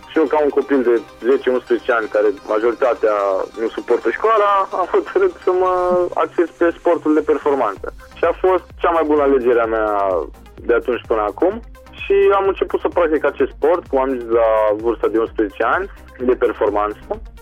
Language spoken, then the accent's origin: Romanian; Reșița, Caraș-Severin, Romania; born there; M-am născut în Reșița, județul Calea Severin, pe data de 14 ianuarie 1997.